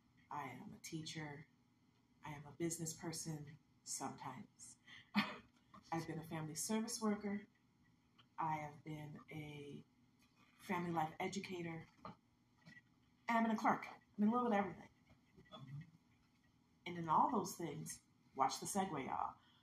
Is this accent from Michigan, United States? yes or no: yes; Detroit, Michigan, United States; now in Warren, United States; I come from Detroit. I was born in Detroit, and I now live in Warren, Michigan.